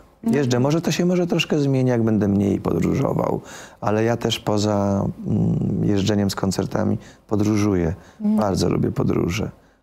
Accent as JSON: {"language": "Polish", "town": "Opole", "region": "Opole Voivodeship", "country": "Poland", "said": "A 4 jeszcze śpiewam w moim kochanym Opolu, bo jestem opolaninem."}